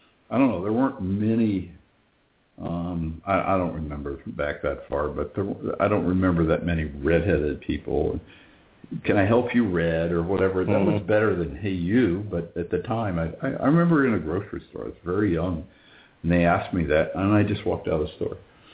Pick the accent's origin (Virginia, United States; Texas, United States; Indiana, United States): Indiana, United States; I grew up in Indiana, and it's a lot smaller now